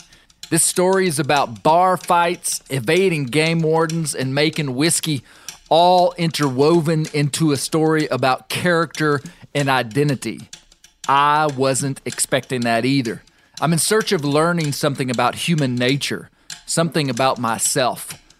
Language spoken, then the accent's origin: English; Mena, Arkansas, United States; You see, I grew up in Mena, Arkansas, in the western Ouachitas.